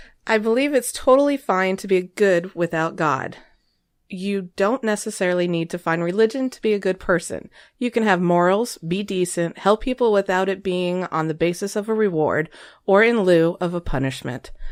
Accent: Asheville, North Carolina, United States; Okay, we're from Asheville.

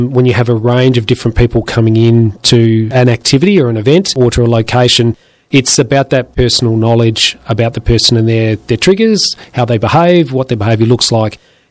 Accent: Nuriootpa, South Australia, Australia; When we spoke to, when we went to Kadena and Nuriutpa, and look, Nuri is my hometown. It's in the Barossa.

